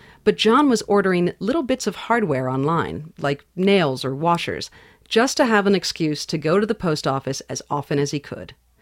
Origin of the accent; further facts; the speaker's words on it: New York City, New York, United States; I'm from New York City.